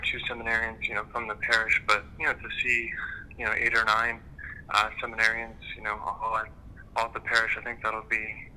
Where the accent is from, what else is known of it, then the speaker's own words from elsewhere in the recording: Pennsylvania, United States; now in Philadelphia, United States; I'm actually not from the Philadelphia Archdiocese. I grew up south of Pittsburgh, and I found myself in Philadelphia